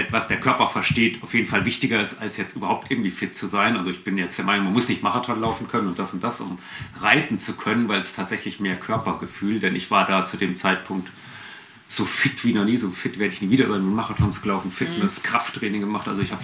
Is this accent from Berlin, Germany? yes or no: no; Fulda, Hesse, Germany; Ursprünglich geboren in Fulda, genau. Oh. Hab aber eigentlich immer irgendwo in Hessen war ich immer irgendwie unterwegs.